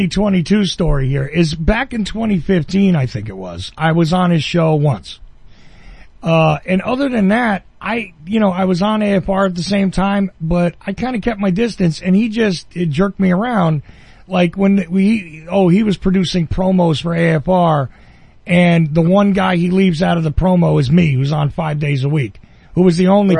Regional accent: New Jersey, United States; I said, I'm from New Jersey. Listen to my accent. New Zealand, New Jersey, dude, come on.

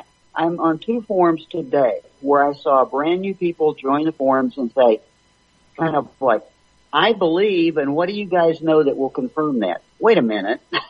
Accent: Oklahoma, United States; because I'm from Oklahoma and used to spend a lot of time in Texas.

